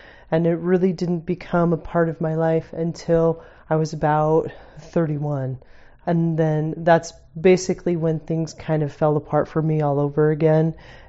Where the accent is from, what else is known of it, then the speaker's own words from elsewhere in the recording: Boise, Idaho, United States; I was baptized at 8, and I grew up in Boise, and my father did not have a lot of family around us, but my mom's family was all around us.